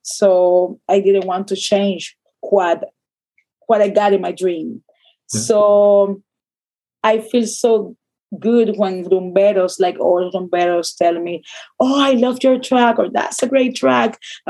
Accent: Havana, Cuba; Like, that was my childhood, right? Like, I was born in Santo Suarez. Like, that's my people.

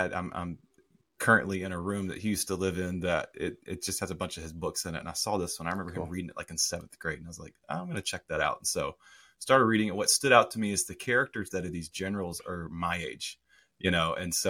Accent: Mississippi, United States; even though I grew up in Mississippi, people didn't like belittle that or make me not feel masculine

